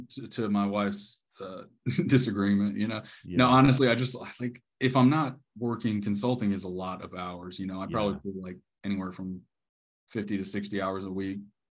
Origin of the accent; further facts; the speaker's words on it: Woodstock, Georgia, United States; So I grew up in Woodstock, Georgia, just north of the city, on the lake. My dad in construction, you know. So he bought a house over there and I grew up right on the lake